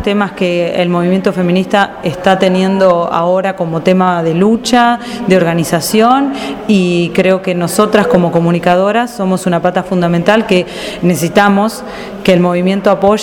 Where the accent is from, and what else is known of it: Mar del Plata, Buenos Aires Province, Argentina